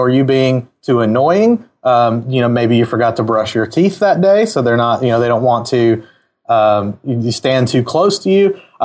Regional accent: Mississippi, United States; Yeah, so I am originally from Mississippi. I've lived here most of my life outside of a few years.

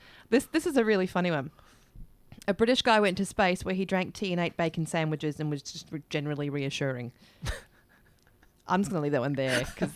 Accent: New Zealand; Now, I come from New Zealand

